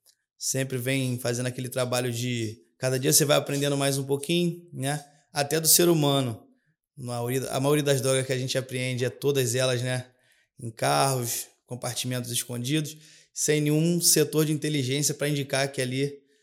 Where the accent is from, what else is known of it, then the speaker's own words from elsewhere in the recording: São Gonçalo, Rio de Janeiro, Brazil; Isso no Rio de Janeiro, São Gonçalo.